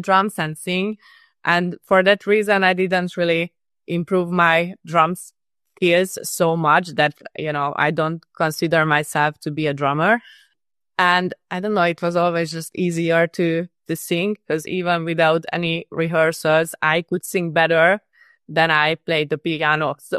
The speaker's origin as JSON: {"language": "English", "region": "Budapest", "country": "Hungary", "moved": "yes", "lives_now": "Los Angeles, United States", "said": "I'm in LA currently, but I'm from Budapest originally"}